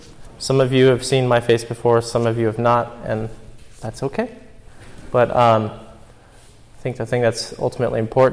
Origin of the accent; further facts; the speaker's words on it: Oregon, United States; It's not just that we're from Tillamook County or from the United States